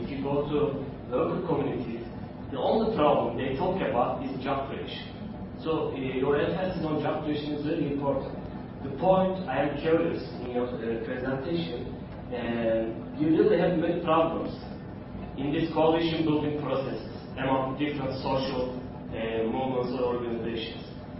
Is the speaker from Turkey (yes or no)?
yes; Turkey; I come from Turkey